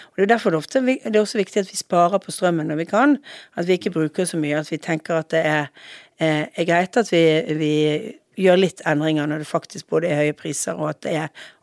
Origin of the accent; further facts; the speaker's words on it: Western Norway, Norway; Jeg er vestlending